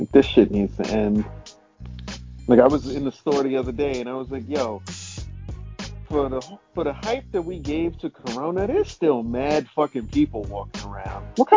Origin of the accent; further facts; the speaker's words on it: New York, United States; I was like, yeah, I'm from New York.